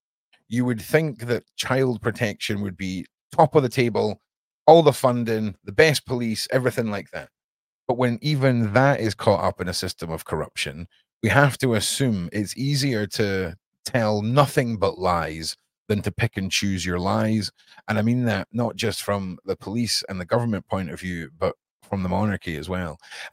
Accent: Scotland, United Kingdom; born there; I was born in Scotland, but my genetics are Polish, Irish, and Italian, I think.

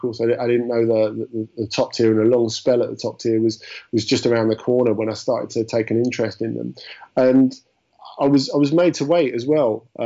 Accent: London, United Kingdom; Well, because I grew up in South East London, actually

